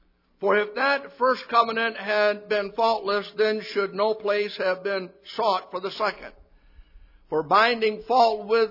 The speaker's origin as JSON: {"language": "English", "town": "Pontiac", "region": "Michigan", "country": "United States", "said": "because I am from Pontiac, Michigan originally. I was out in Big Spring, Texas"}